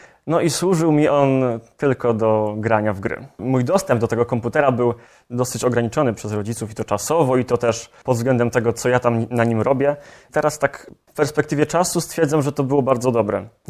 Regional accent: Nowe Skalmierzyce, Greater Poland Voivodeship, Poland; Pochodzę z małej miejscowości niedaleko Kalisza, Nowe Skalmierzyce. Nie taka mała, ale jednak zdecydowanie mniejsza niż Kalisz.

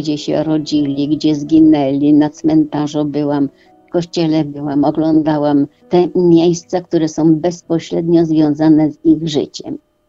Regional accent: Sobótka, Lower Silesian Voivodeship, Poland; zapragnął sprowadzić mamę na Podkarpacie, no i żeśmy się tam przenieśli. Także moje rodzinne strony, tam gdzie się urodziłam, to u stóp ślęży Sobótka, Rogów Sobócki, tam. Tam też chodziłam do szkoły, do matury.

